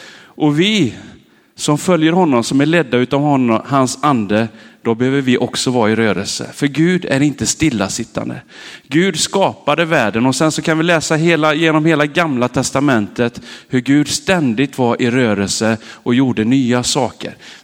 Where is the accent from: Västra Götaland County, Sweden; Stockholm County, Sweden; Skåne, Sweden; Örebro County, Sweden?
Västra Götaland County, Sweden; Borås; Lisa är från Älvängen och jag är från Borås från början. Och vi flyttade hit och landade här.